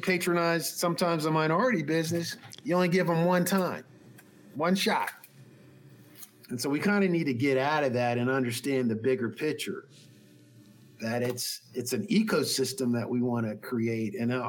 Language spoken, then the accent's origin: English; Wilmington, Delaware, United States; I used to live in the North, lived in Wilmington, Delaware. I grew up in Wilmington, Delaware.